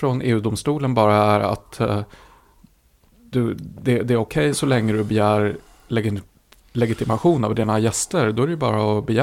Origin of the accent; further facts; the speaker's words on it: Sweden; now in Germany; Fast vi är svenskar, vi får ju rösta.